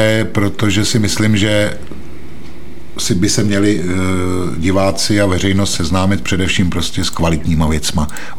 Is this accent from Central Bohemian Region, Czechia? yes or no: yes; Nymburk, Central Bohemian Region, Czechia; abych tam utíkal jako jenom tak, že bych to dělal ve svém rodném městě Nymburce, to prostě ne